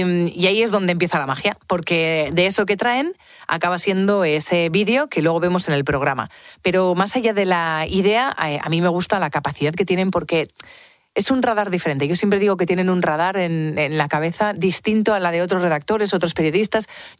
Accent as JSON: {"language": "Spanish", "town": "Autol", "region": "La Rioja", "country": "Spain", "also_born_or_lived": "Quel", "said": "yo soy de Autol y de Kel, que son dos pueblos, uno a 5 kilómetros del otro, y que tienen hasta distinto acento, distintas palabras, distintos platos."}